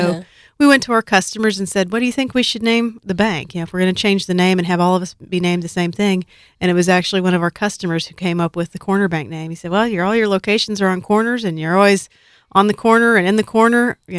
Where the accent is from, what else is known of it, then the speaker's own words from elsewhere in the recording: Kansas, United States; ended up going back to my hometown area in Cowley County in southern Kansas